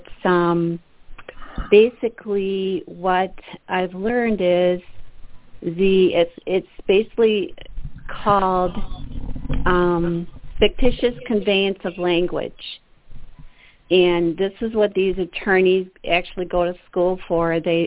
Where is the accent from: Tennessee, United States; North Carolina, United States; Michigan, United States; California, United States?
Michigan, United States; I'm from Michigan.